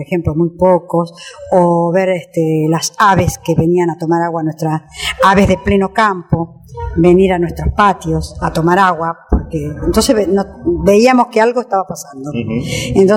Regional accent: Los Toldos, Buenos Aires Province, Argentina; also born or lived in Bragado; nací en Bragado. Uh-huh. Pero hace muchísimos años que vivo acá en Los Toldos.

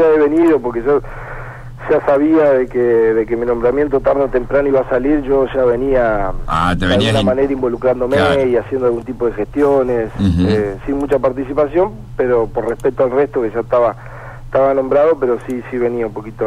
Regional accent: Concordia, Entre Ríos, Argentina; Además soy el único de Concordia

